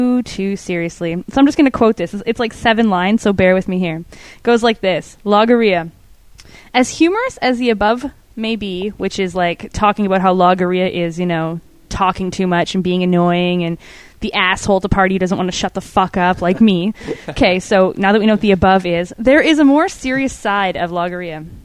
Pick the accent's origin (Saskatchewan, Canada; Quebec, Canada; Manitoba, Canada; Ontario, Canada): Saskatchewan, Canada; Saskatoon; now in Vancouver, Canada; I'm from Saskatoon, Saskatchewan, in the middle of Canada